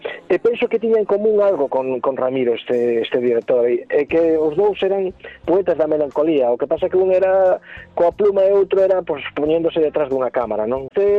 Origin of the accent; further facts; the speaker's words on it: Canido, Galicia, Spain; born there; Bueno, eu son nacín en Canido.